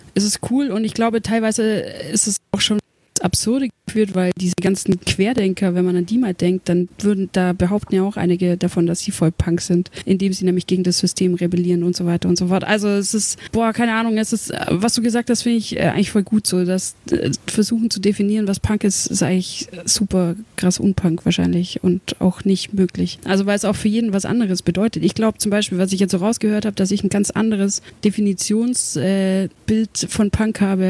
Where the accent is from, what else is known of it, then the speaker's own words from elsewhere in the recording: Bavaria, Germany; weil ich komme einfach aus dem Kaff aus Bayern und da gab es sowas überhaupt nicht